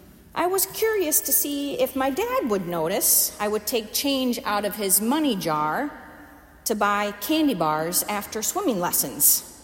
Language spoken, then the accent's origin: English; Midwest, United States; accent: Midwest American; Thank you for listening to my Midwest American accent today.